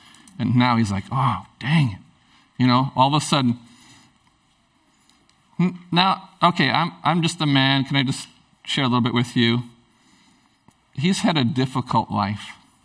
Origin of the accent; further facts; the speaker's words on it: Prince Rupert, British Columbia, Canada; I grew up in Prince Rupert.